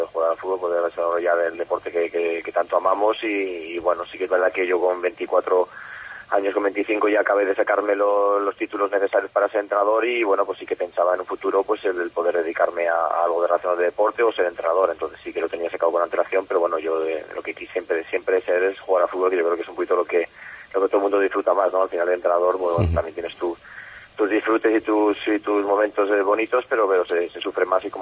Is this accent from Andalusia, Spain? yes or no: no; Vitoria, Basque Country, Spain; also born or lived in Logroño; nací en Logroño, la verdad es que al poco tiempo me trasladé a Vitoria, pero bueno, sigo teniendo muchos recuerdos de ahí, porque mis padres de hecho son también riojanos, de un pueblo cerca de Aro